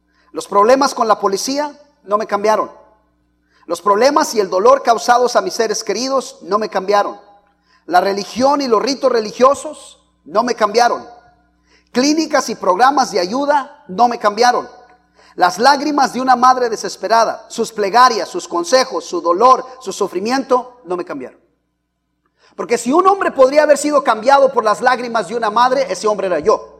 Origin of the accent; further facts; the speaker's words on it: Mexico; Vengo de México, de un pueblo muy pequeño donde hay tres cosas que tienes que saber para poder vivir.